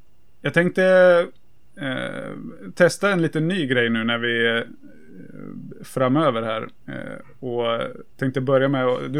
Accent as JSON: {"language": "Swedish", "town": "Örebro", "region": "Örebro County", "country": "Sweden", "said": "Han är askersundare och jag är örebroare."}